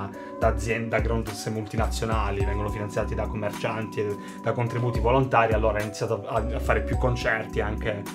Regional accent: Apulia, Italy; per aver descritto anche i problemi della mia terra

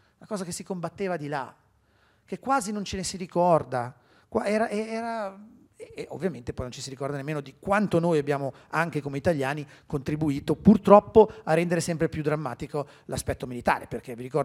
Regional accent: Lombardy, Italy; Io sono brianzolo, i danni contano.

